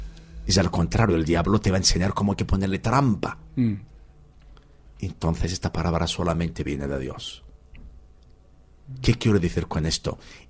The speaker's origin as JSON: {"language": "Spanish", "country": "Algeria", "tie": "born or raised there", "said": "Yo crecí en Argelia, nací en Argelia y me encontré musulmán. Pero un día luego decidí de seguir a Cristo."}